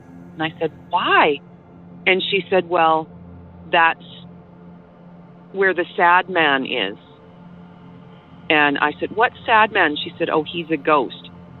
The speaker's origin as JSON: {"language": "English", "town": "Bassano", "region": "Alberta", "country": "Canada", "tie": "born or raised there", "said": "I have another one about my hometown that I grew up in of Bassano, Alberta."}